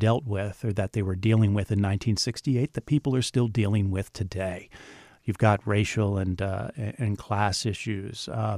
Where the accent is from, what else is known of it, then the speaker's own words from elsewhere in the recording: Pennsylvania, United States; I'm a guy, I grew up in Pennsylvania, outside Philadelphia.